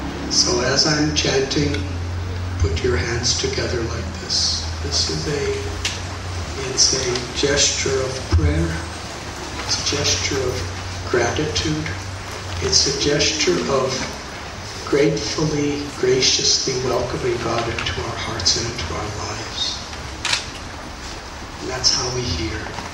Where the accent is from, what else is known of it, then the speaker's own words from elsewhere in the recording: Chicago, Illinois, United States; I remember when Richard and Gary and I were growing up in Chicago in the winter time, in the 50s and 60s.